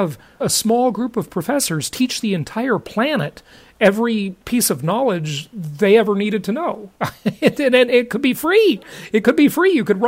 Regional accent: United States; As an American, I mean, look, Doug, you and I have both traveled extensively.

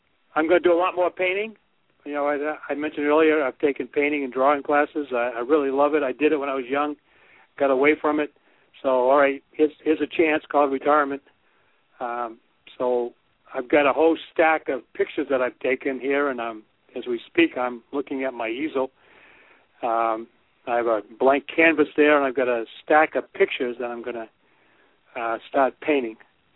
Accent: Cape Cod, Massachusetts, United States; I'm working on the memoir of growing up on Cape Cod in the 50s and the 60s. It ends when I went off to college in September of 1964

